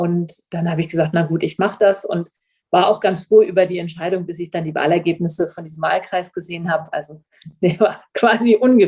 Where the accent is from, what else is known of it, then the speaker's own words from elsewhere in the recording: Oldenburg, Lower Saxony, Germany; also born or lived in Berlin / Frankfurt (Oder) / France; ursprünglich komme ich aus Oldenburg.